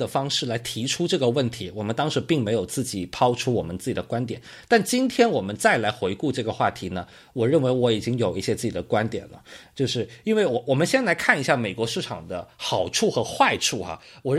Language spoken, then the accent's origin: Chinese; China; 就我们中国人哇，算那个优惠券算的真的是每个人都是奥数冠军啊。